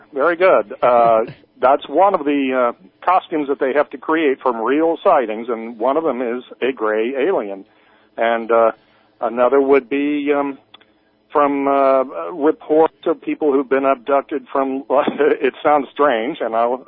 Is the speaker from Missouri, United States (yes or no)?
yes; Cape Girardeau, Missouri, United States; outside of my hometown of Cape Girardeau, Missouri